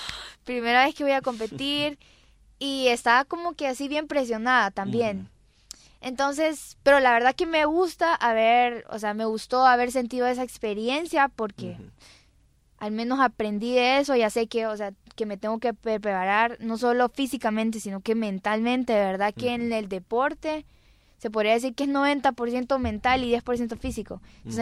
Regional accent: Choluteca, Honduras; que de allá de Choluteca, porque yo soy de Choluteca.

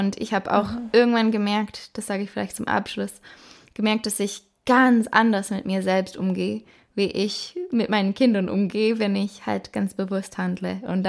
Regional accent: Schwäbisch Hall, Baden-Württemberg, Germany; Das ist da, wo ich herkomme, hier in Schwäbisch Hall.

